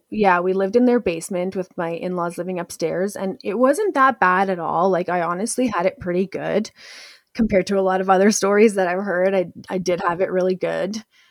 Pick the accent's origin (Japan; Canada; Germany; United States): Canada; Edmonton, Alberta; And I was born and raised here in Edmonton in the 80s